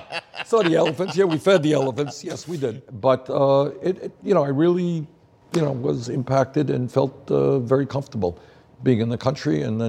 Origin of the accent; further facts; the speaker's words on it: Brooklyn, New York, United States; I grew up in Flatbush